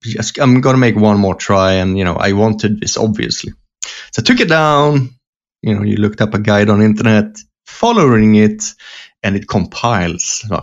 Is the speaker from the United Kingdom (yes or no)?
no; Sweden; English is a second language; up in another part of Sweden, talking about their system, and they were using the same system as in my hometown.